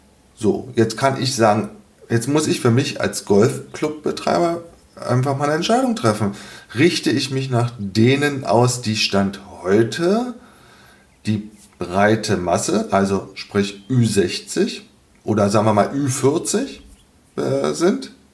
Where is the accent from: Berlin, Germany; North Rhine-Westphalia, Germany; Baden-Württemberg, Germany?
Berlin, Germany; Ich komme aus Berlin.